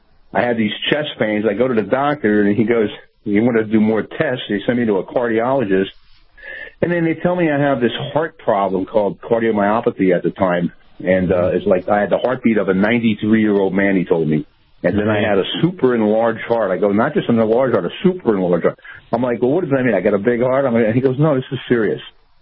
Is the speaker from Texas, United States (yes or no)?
no; Allentown, Pennsylvania, United States; I worked in Allentown. I grew up in Allentown, and I worked in a steel mill.